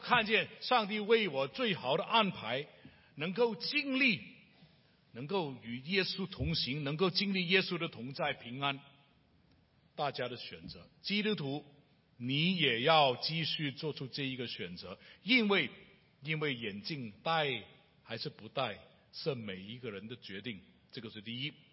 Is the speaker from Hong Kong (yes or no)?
yes; Hong Kong; 我是香港人